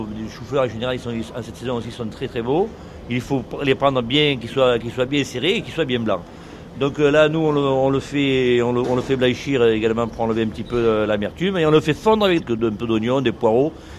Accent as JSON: {"language": "French", "region": "Provence-Alpes-Côte d'Azur", "country": "France", "said": "J'aime bien travailler les légumes parce que bon, chez nous en Provence, on a beaucoup de légumes et de bons légumes."}